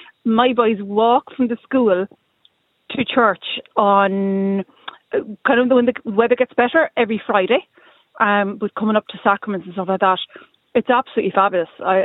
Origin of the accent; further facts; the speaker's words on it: Munster, Ireland; I'm originally from Kerry, so if we go home to Kerry, we go to Mass when I'm in Kerry